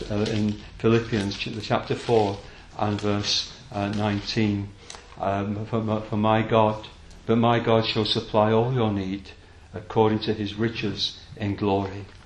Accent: the north of England, United Kingdom; a pawn shop up in the north of England, which is, as my accent will display, is a place

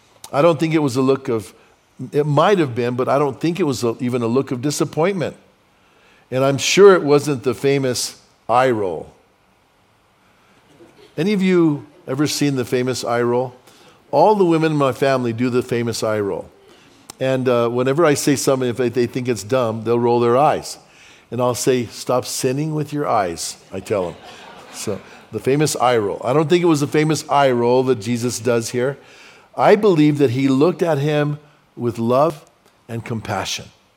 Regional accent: Bernalillo, New Mexico, United States; I grew up in Bernalillo, where I grew up at. We lived in the midst of Indian reservations. There was a bunch of reservations around us, and they all came to school with us.

